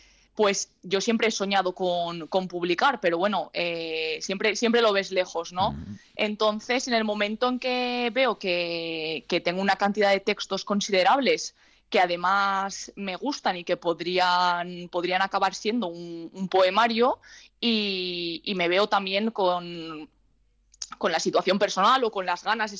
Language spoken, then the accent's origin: Spanish; Valencia, Valencian Community, Spain; now in Castellón, Spain; estoy trabajando en el instituto, pero soy de Valencia, yo soy de Valencia, lo que pasa que estoy trabajando ahora aquí en Castellón